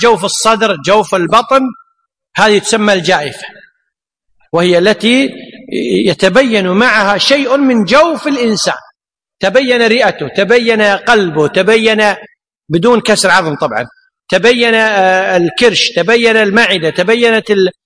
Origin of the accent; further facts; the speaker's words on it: Kuwait; بالنسبة عندنا في الكويت يعني هناك شيء اسمه الطب الشرعي